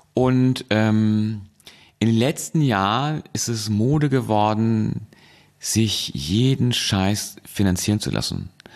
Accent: Hamburg, Germany; ich komme aus Hamburg, da kenne ich sowas nicht.

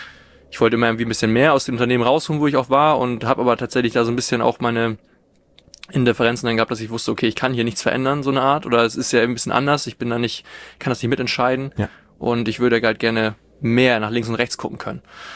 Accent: Breiholz, Schleswig-Holstein, Germany; aus meiner Region, auch aus meinem Dorf quasi, wo ich dann groß geworden bin in Breiholz.

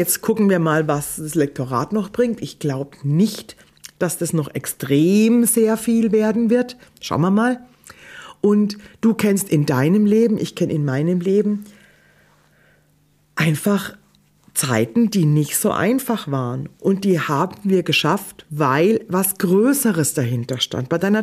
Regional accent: Odenwald, Germany; Ich bin im Odenwald auf dem Land groß geworden, da gab es nichts anderes.

